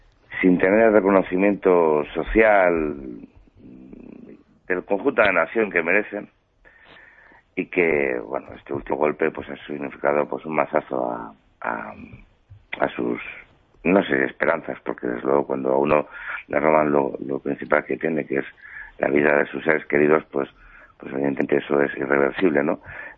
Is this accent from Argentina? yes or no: no; Spain; yo voy a asistir como ciudadano español. Un ciudadano español